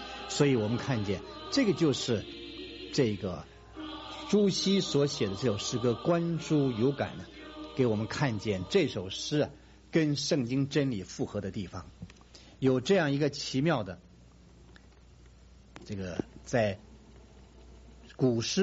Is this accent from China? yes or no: yes; China; 所以身为中国人，我刚才讲实在是得天独厚